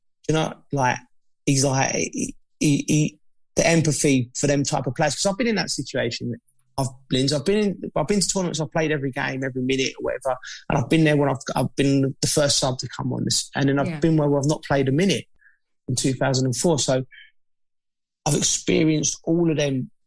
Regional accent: England, United Kingdom; And I'll just be just so happy for him and proud of him as an Englishman, you know, come Wednesday night when he takes us to our first major final.

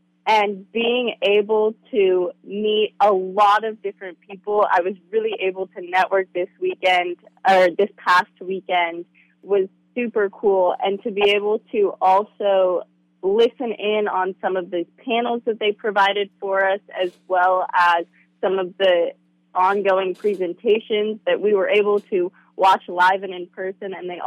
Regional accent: Hoquiam, Washington, United States; So as you mentioned, I'm from Hoquiam, where Jimmy Anderson was from.

